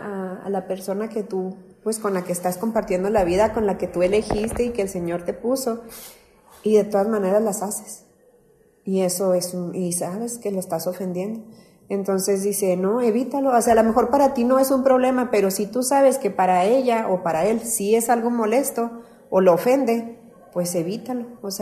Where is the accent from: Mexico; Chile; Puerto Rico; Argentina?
Mexico; Como los mexicanos somos bien buenos para usar el sarcasmo.